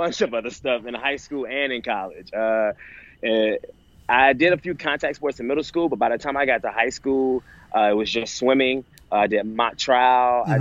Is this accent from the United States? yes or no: yes; Atlanta, Georgia, United States; Right. Yeah. I'm from Atlanta.